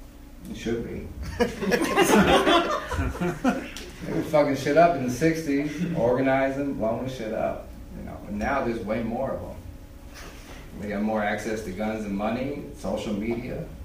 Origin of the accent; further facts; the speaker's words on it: Colorado, United States; I'm originally from Colorado, and the first thing I noticed when I got here is you guys put a lot of extra S's at the end of words.